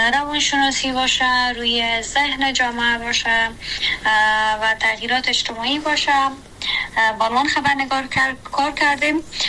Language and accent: Persian; Kabul, Afghanistan; also born or lived in Badakhshan; ما در بدخشان به دنیا آمدیم ولی بقیه هم در کابل سپری شدن، چون به نظر به دلائلی که وجود داشت خانواده مجبور شدن به کابل کوچ کنن و ما هم بقیه عمرم در کابل سپری شدم